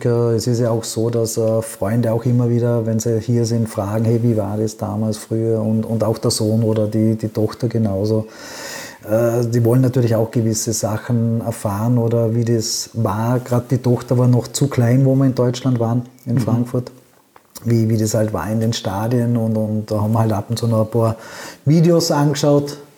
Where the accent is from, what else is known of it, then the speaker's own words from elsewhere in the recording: Vorarlberg, Austria; born there; accent: Vorarlberg dialect; also born or lived in Upper Austria; Es ist nicht vollkommen gelöscht, aber es ist schwierig, wenn man in Oberösterreich ist, dass man den Dialekt wieder reinbekommt.